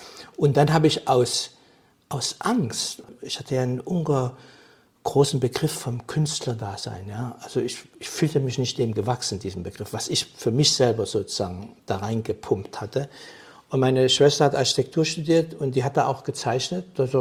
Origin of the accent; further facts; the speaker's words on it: East Germany, Germany; Ich sage, ich komme da aus der DDR.